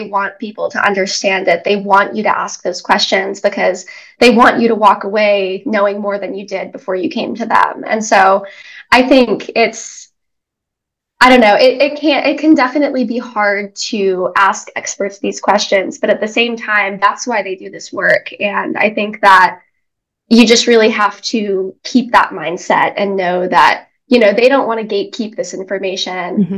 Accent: Lake Oswego, Oregon, United States; So in getting involved with the Sustainability Advisory Board in Lake Oswego, Oregon, which is my hometown

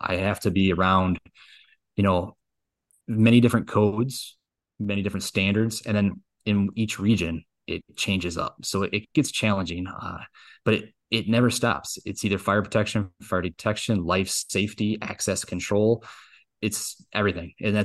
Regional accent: Bridgeport, Michigan, United States; But yeah, I've always lived in Michigan. I grew up and graduated in Bridgeport, Michigan, just outside of Frankenmuth.

